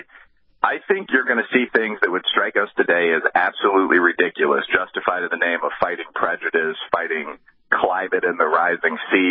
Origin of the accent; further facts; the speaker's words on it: United States; But the problem is that as an American taxpayer, not as a personal religious guy in my own life or something, I would obviously vote against all of this.